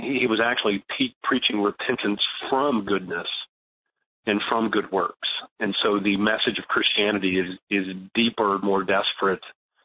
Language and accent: English; the South, United States; I am from the South. I have lived in the South, and I live in Nashville